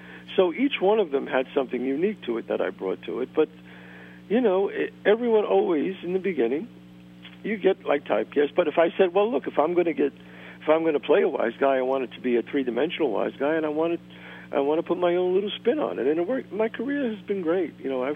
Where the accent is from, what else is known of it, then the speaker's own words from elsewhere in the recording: Bronx, New York, United States; I love my neighborhood. I love growing up in the Bronx, 187th and Belmont.